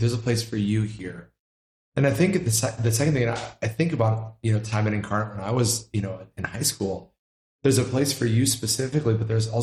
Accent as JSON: {"language": "English", "town": "St. Louis", "region": "Missouri", "country": "United States", "tie": "born or raised there", "said": "I think it's a little bit of like how I grew up in St. Louis, a little bit of maybe the USC feel"}